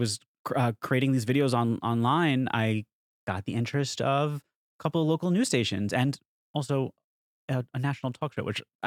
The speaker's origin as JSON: {"language": "English", "town": "Long Island", "region": "New York", "country": "United States", "tie": "born or raised there", "lives_now": "New York City, United States", "said": "I grew up on Long Island. Some people might say that I'm not an official New Yorker because I wasn't born in the five boroughs"}